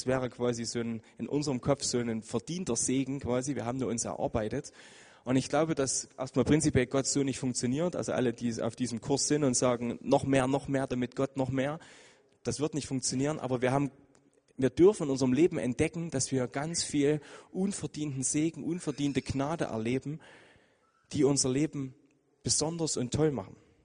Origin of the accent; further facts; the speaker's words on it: Germany; ich bin halt Deutscher, das ist halt so